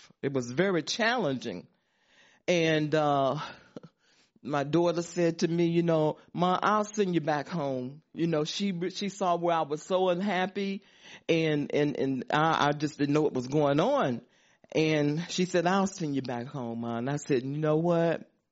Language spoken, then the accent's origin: English; Waxhaw, North Carolina, United States; now in Charlotte, United States; I don't even like Charlotte because my hometown is Waxhaw, and that's right below Charlotte.